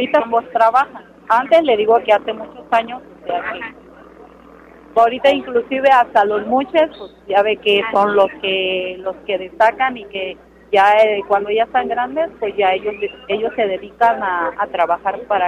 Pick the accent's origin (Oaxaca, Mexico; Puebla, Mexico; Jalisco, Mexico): Oaxaca, Mexico; Salina Cruz; yo soy de Salina Cruz, le digo que en Salina Cruz es una ciudad cosmopolita